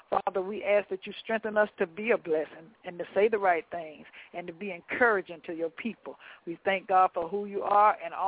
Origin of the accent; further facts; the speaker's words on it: Florida, United States; See, I know how those alligators are from Florida because I came from Florida.